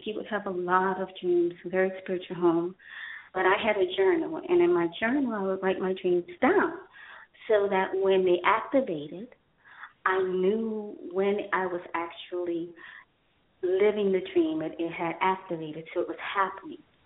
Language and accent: English; New Orleans, Louisiana, United States; born there; now in San Antonio, United States; I was born in New Orleans, Louisiana.